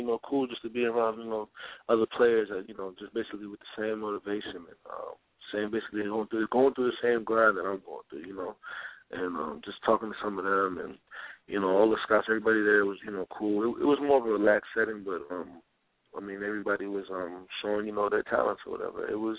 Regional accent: New York, United States; Because, you know, a lot of times growing up in New York, you don't really know anything besides it, you know?

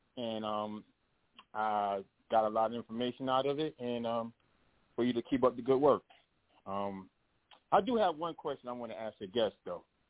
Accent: Downingtown, Pennsylvania, United States; I'm from Downeytown, PA.

